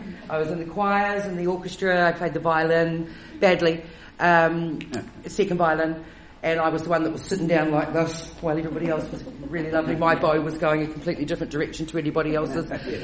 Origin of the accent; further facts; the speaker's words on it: Featherston, Wellington, New Zealand; I grew up in the Wairarapa in Featherston. My dad was a vet over there